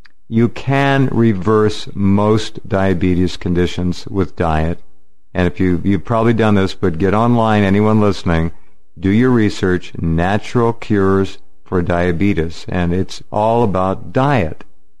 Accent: Newport Beach, California, United States; also born or lived in Santa Barbara; I grew up in Newport Beach, and Harbor Boulevard was that was how you got to Disneyland, too.

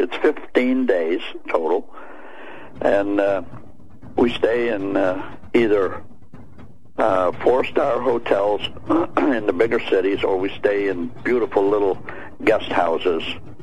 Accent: Ireland; I'm an Irishman.

